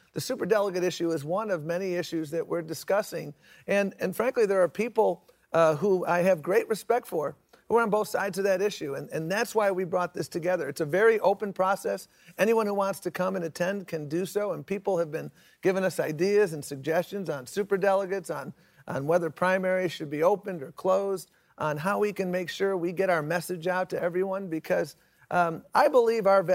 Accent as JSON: {"language": "English", "town": "Buffalo", "region": "New York", "country": "United States", "tie": "born or raised there", "said": "Well, I was born in Buffalo, New York, had the privilege of growing up there."}